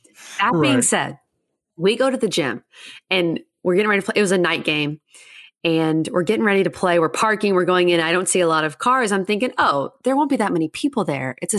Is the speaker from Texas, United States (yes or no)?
yes; Texas, United States; Well, I'm from Texas.